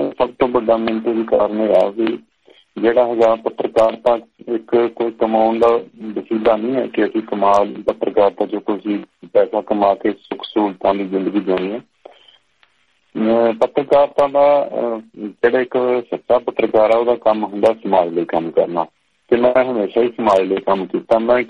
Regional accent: Panniwala, Haryana, India; ਮੈਂ ਅੱਠਵੀਂ ਤੱਕ ਤਾਂ ਪੇਂਡੂ ਪੜਿਆ ਸੀ, ਮੇਰੇ ਪਿੰਡ ਪੰਨੀ ਵਾਲਾ ਉਰਦੂ।

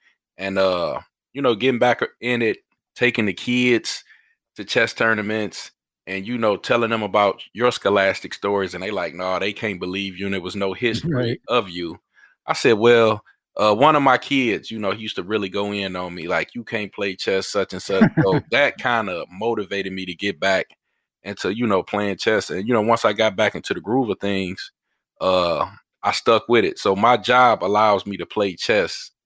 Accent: Detroit, Michigan, United States; So just to give you a background on my history, I grew up in Detroit.

